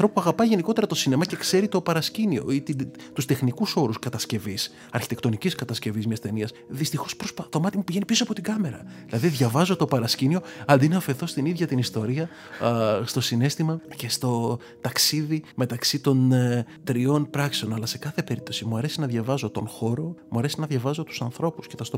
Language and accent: Greek; Lemnos, North Aegean, Greece; Από τις πρόσφατες διακοπές ήμουν στο νησί μου στη Λίμνο